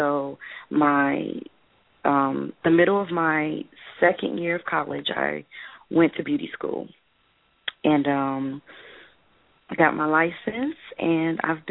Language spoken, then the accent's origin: English; California, United States; I attended Cal State University, Long Beach. I'm from California.